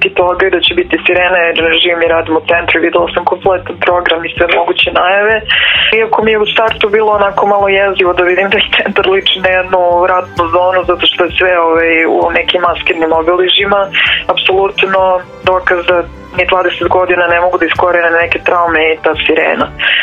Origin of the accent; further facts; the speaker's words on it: Kosovo; Ja sam inače iz Kosova, tako da je nama cijela ta ova situacija krenula mnogo ranije nego u Srbiji.